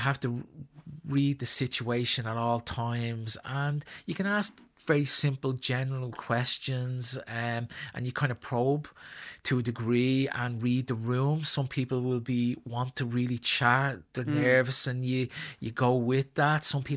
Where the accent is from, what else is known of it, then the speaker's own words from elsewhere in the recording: Clondalkin, Leinster, Ireland; I grew up in Clondalkin, went to school in Ballyfermot. I've worked all my life in Talla